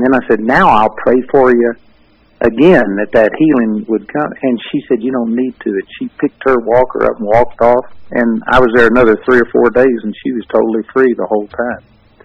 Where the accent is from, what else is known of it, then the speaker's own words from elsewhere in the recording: Arlington, Texas, United States; I was raised in the Baptist church also in Arlington, Texas.